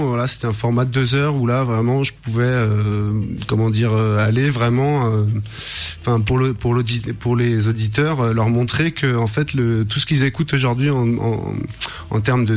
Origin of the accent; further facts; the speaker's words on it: Lyon, Auvergne-Rhône-Alpes, France; je suis lyonnais